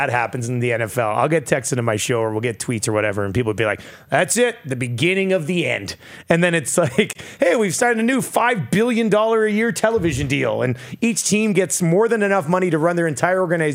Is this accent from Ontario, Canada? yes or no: no; Cranbrook, British Columbia, Canada; I grew up in Cranbrook, BC.